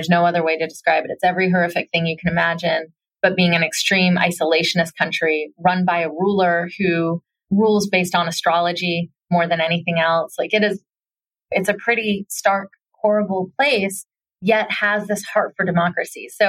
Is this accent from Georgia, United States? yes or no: yes; Atlanta, Georgia, United States; I was growing up in Atlanta, I was a little bit of a rebellious spirit.